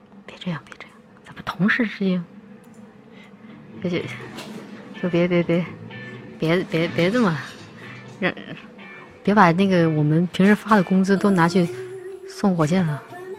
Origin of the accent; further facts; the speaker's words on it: Chongqing, China; 我是重庆人嘛，我们那边说话很多带儿化音的